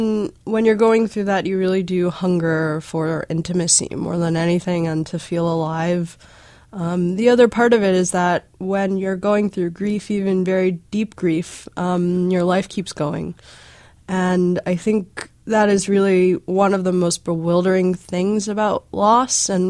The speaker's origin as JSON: {"language": "English", "country": "South Africa", "tie": "born or raised there", "said": "this is a lot of my experience growing up in South Africa"}